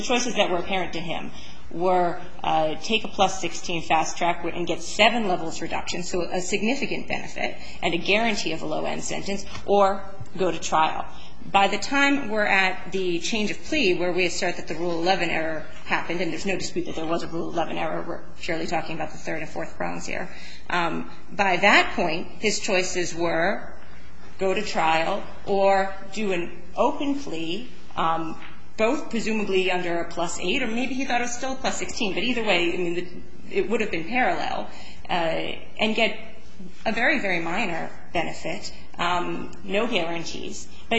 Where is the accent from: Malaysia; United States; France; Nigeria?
United States; Northeast; I apologize, Your Honor. I'm from the Northeast. I can't help it.